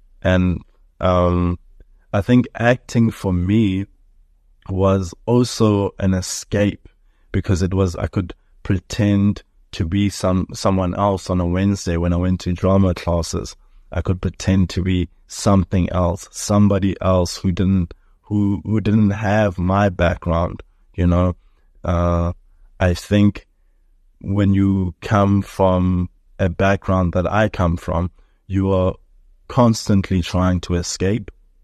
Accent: Dobsonville, Gauteng, South Africa; born there; So I was born in Dobsonville. Early childhood memory would be in Snake Park. I lived there with my grandmother.

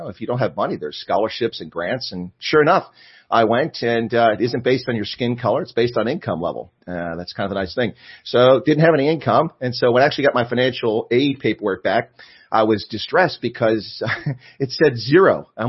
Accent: Baltimore, Maryland, United States; born there; I was born in Baltimore, Maryland, or as people in Baltimore say, Balmer, in the state of Maryland.

